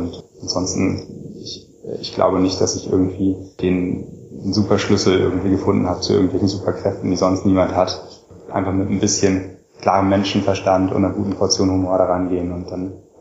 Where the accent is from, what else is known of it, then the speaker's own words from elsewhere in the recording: Göttingen, Lower Saxony, Germany; born there; Genau, ich wurde 1981 geboren in Göttingen.